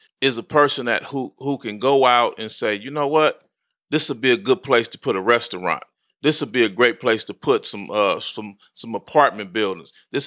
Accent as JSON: {"language": "English", "town": "Compton", "region": "California", "country": "United States", "tie": "born or raised there", "said": "I got into low riding growing up in Compton. I grew up in Compton, California. That's the low riding capital of the world."}